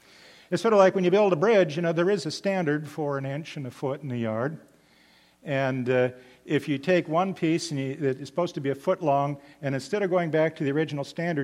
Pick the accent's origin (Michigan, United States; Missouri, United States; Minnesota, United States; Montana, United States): Minnesota, United States; I'm from the Midwest, originally Minnesota, right across from Wisconsin. We're kind of similar folk.